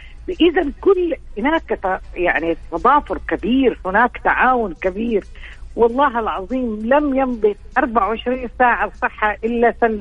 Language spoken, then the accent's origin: Arabic; Mecca, Makkah Province, Saudi Arabia; moved away as an adult; سواء أنا من مكة وكنا في مكة نفرح جدا جدا إننا نختم الحجيج، وعندما غادرت كنت أتوقع إنه راحت علي هذه الفرصة